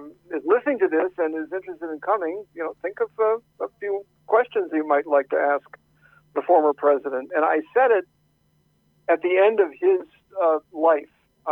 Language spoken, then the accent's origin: English; Minnesota, United States; I'm from Minnesota, and I've done a few Minnesota political figures